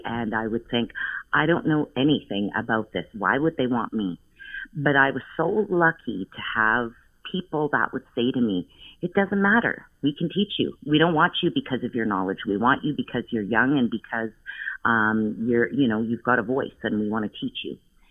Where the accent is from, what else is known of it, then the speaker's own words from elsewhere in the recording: Williams Lake, British Columbia, Canada; I'm originally from the Williams Lake First Nation, but I've called the beautiful territory of the Kwaitli-Tene my home for on and off about 27 years.